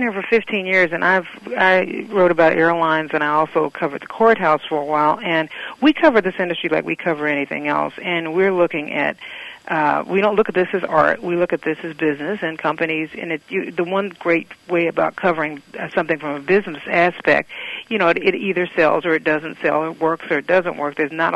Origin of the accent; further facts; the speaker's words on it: Kansas City, Missouri, United States; I'm from Kansas City, and when I was 14, I wrote a fashion column for my junior high school newspaper